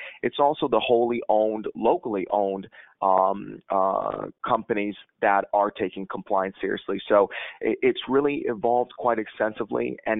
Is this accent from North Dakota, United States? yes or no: no; Chicago, Illinois, United States; moved away as an adult; also born or lived in California; now in Dubai, United Arab Emirates; Yeah, so actually I'm from Chicago, born and raised. I attended university in California, and I came to Dubai in 2008 in the midst of the financial crisis.